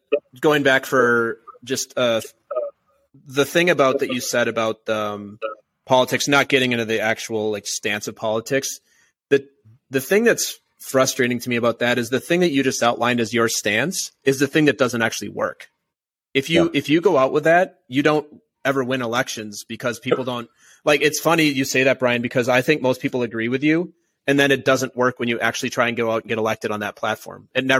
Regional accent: New York, United States; Never. I'm a New Yorker. No pleated pants. Flat front only.

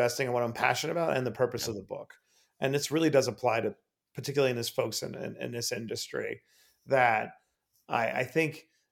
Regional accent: New York, United States; especially New York, my hometown.

